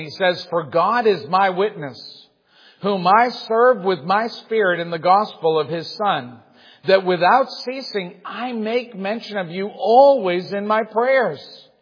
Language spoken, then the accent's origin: English; Massachusetts, United States; Listen, I grew up in New England. I am a New Englander. Grew up in Massachusetts on an old dairy farm.